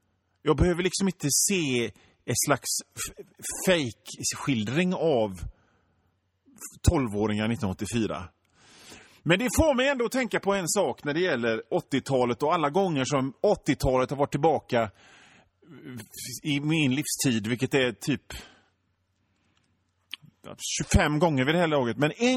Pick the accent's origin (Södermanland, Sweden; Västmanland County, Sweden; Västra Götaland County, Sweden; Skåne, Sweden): Västra Götaland County, Sweden; Hönö; jag är uppväxt på Hönö med föräldrar som var ganska snåla.